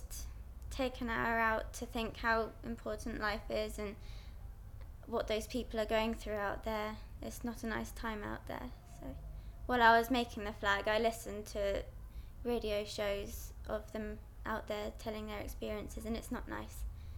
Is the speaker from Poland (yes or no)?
no; South East England, United Kingdom; I come from Buckinghamshire.